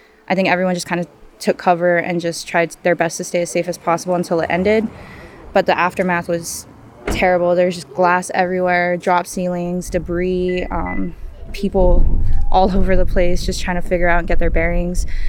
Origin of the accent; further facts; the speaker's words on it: Guam; So I was born and raised on Guam. We're here temporarily for work.